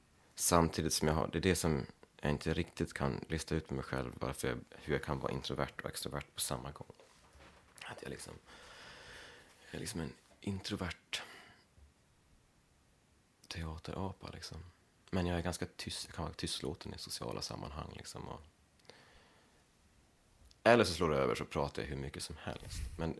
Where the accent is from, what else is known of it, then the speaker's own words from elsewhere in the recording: Leksand, Dalarna County, Sweden; jag kommer från Leksand och jag har mina föräldrar och en syster här i krokarna.